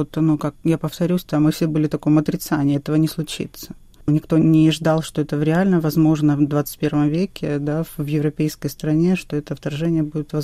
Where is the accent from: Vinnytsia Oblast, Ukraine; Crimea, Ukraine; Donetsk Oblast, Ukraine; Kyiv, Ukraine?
Donetsk Oblast, Ukraine; now in Mykolaiv, Ukraine; Просто я сама из Донецкой области, и я выросла в языковой среде русской. Ну, и когда мы переехали в Николаев, ну, здесь тоже русская среда